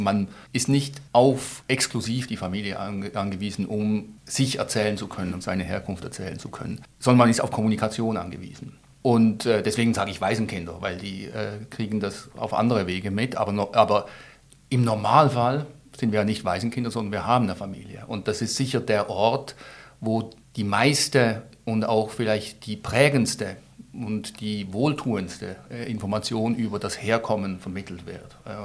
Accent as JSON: {"language": "German", "region": "Zurich", "country": "Switzerland", "tie": "born there", "said": "nein, das ist nicht der Geburtsort, ich bin in Zürich geboren."}